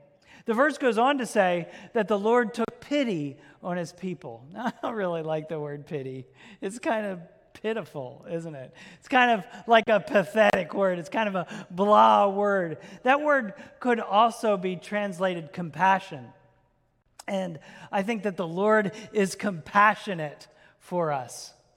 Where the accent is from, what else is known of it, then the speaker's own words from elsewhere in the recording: New Jersey, United States; moved away as an adult; I came to Oklahoma late in life. I'm not an Oklahoman. I'm from Jersey.